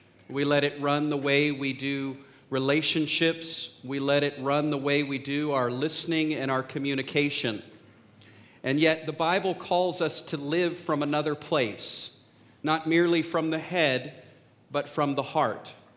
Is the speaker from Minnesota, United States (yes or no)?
no; Texas, United States; I'm from Texas. Now, this is cold.